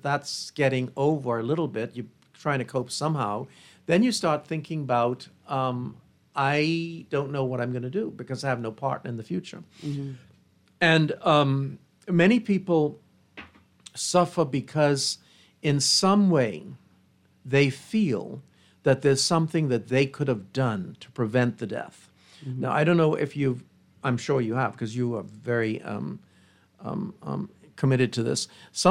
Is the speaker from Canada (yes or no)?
no; Bahamas; Where the minute people hear, like, I'm from the Bahamas, it's like, oh, you know Pastor Miles Monroe.